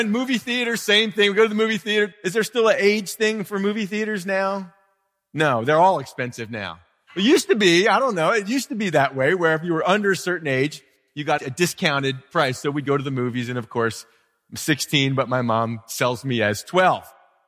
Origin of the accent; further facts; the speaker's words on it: Pennsylvania, United States; I grew up outside of Philadelphia, the suburbs of North Philly.